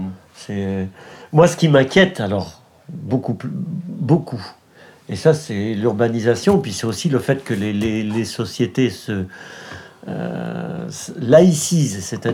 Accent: Île-de-France, France; moi, je viens de la Brie.

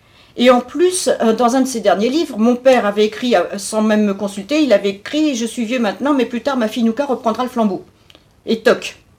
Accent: France; je suis pas plus fière d'être française

